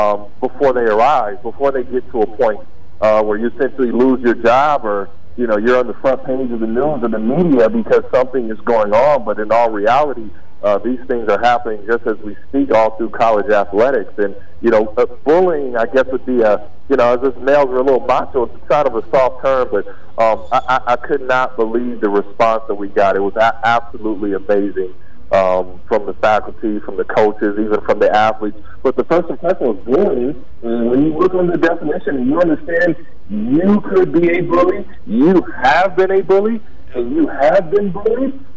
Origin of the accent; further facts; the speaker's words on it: Pasadena, California, United States; Obviously a Lakers fan, born and raised in Pasadena, California.